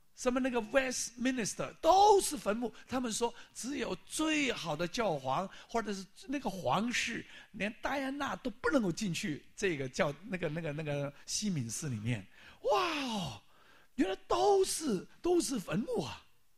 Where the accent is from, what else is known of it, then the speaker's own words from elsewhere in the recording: China; 我们中国人不是一个佛堂吗？专门做一个很大佛堂